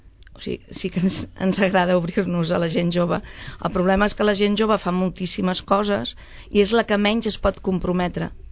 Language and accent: Catalan; Catalonia, Spain; Som de Can Feu i es volia reivindicar el barri, sí, evidentment.